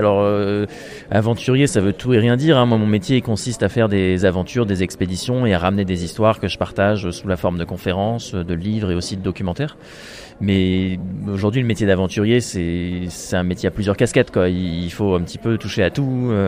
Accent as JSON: {"language": "French", "town": "Rouen", "region": "Normandy", "country": "France", "tie": "born or raised there", "said": "qui lui était parti de Rouen, qui est ma ville natale en Normandie"}